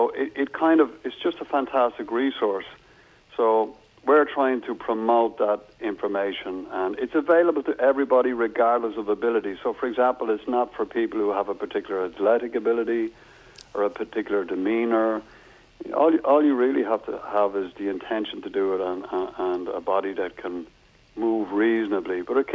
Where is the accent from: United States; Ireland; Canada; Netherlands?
Ireland; Athlone, Leinster; now in Wexford, Ireland; No, I'm not originally from New Bon, Wexford. I was reared in Athlone.